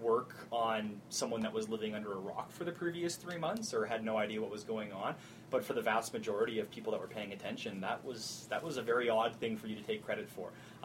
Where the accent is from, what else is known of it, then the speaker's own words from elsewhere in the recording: Calgary, Alberta, Canada; I grew up in Calgary Hayes.